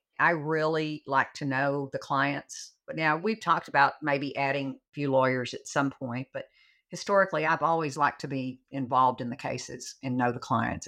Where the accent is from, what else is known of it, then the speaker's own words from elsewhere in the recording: Sherman, Texas, United States; I was raised in East Sherman. It's not like East LA, I don't think.